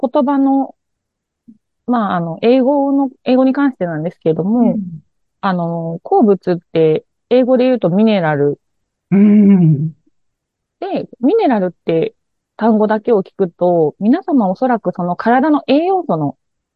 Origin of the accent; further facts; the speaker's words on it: Matsuyama, Ehime, Japan; also born or lived in Uwajima; 私はですね、もともと出身が愛媛県で、宇和島市というすごく田舎の端っこの方で生まれまして、そこから、幼少期のうちに松山という愛媛県の中心部に引っ越したわけなんですけども、そこで、成長したというか、成長期迎えまして、